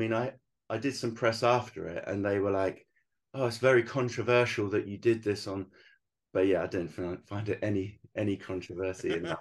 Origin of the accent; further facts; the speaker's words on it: England, United Kingdom; I thought when I came over as the Englishman into their country, it looks a bit arrogant when you kind of go, look at all my work.